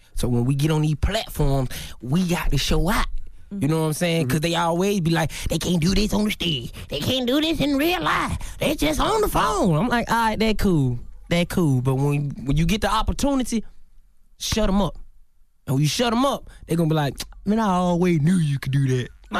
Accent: Southern US, United States; now in New York, United States; Man, I'm too southern for this, man.

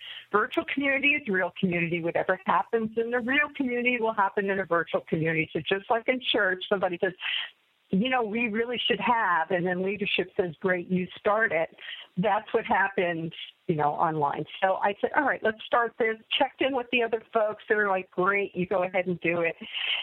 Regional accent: New York, United States; Well, I'm really a New Yorker.

